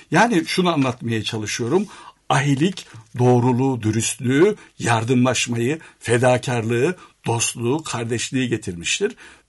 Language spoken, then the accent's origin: Turkish; Kırşehir, Turkey; Ben Kırşehirliyim. Kırşehir'in bir köyünde, Hacı Mirza köyünde yetiştim.